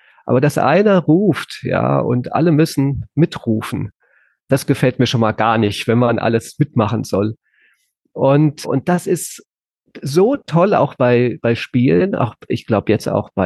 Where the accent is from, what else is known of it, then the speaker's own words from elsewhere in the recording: Nauheim, Hesse, Germany; Also ich bin in Nauheim bei Groß-Gerau aufgewachsen und das war halt dieser Sportplatz.